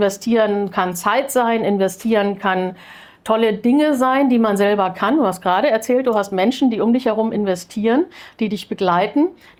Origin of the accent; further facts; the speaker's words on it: Lower Saxony, Germany; Aber groß geworden bin ich in Niedersachsen, wie man vielleicht hört. Ich bin relativ dialektfrei.